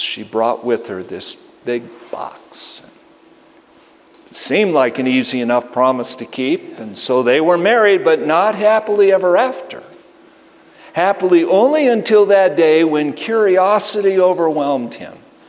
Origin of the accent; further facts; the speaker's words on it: Plentywood, Montana, United States; born there; And I was born in Plentywood, Montana.